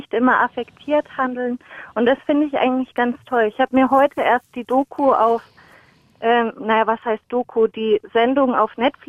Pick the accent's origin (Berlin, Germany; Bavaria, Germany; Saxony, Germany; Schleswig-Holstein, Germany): Bavaria, Germany; Meine Mutter kommt aus Bosnien, aber ja, ich bin in Franken aufgewachsen und dann habe ich gleich die volle Breitseite mit dem R bekommen.